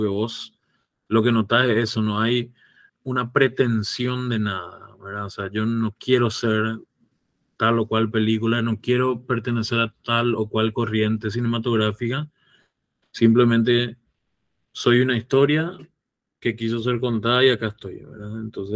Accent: Coronel Oviedo, Caaguazú, Paraguay; yo crecí en Coronel Oviedo. Cuando yo crecí era un pueblito chiquitito, o cuando yo era un niño, ¿verdad?

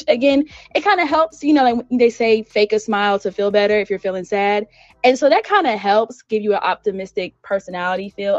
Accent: Raleigh, North Carolina, United States; also born or lived in Salisbury; I actually grew up in Raleigh. I was born here, and then we moved to Salisbury, North Carolina

